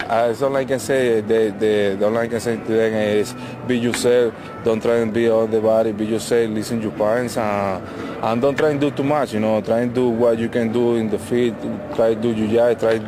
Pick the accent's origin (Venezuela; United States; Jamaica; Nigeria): Venezuela; When I come back to Venezuela, I go back to my hometown.